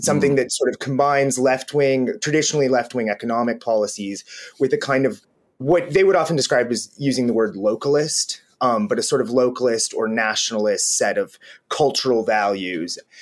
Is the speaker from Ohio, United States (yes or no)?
yes; Cincinnati, Ohio, United States; So I am from Cincinnati, Ohio, as is J.D. Vance.